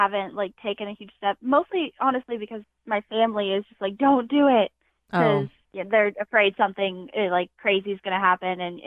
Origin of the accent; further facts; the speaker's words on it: Indiana, United States; I'm from Indiana, so like I'm close to hospitals